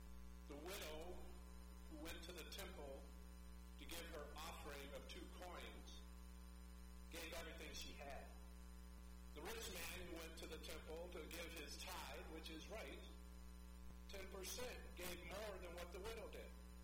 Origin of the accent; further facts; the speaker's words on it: United States; As an American, we already have a day we celebrate no king.